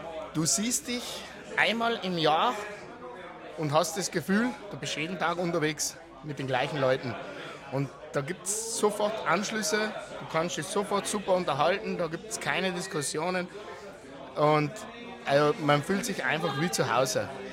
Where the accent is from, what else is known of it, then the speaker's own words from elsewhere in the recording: Trentino-Alto Adige, Italy; now in Germany; bin aus Italien, Südtirol.